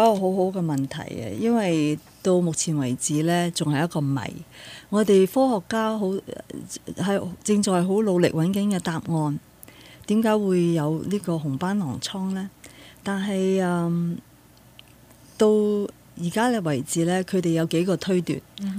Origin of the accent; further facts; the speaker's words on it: China; 由於我哋中國人社會咧就對呢個病認識唔係咁多